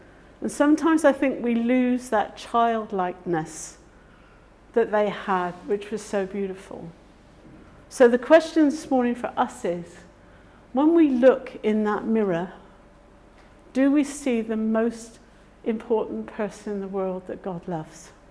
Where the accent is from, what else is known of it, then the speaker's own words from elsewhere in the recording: England, United Kingdom; Now, I'm from England